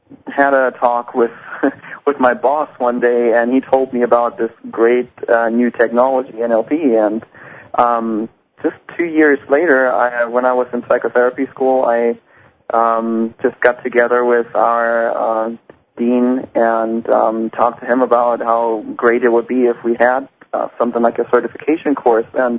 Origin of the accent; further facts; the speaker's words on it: Germany; originally I'm from Germany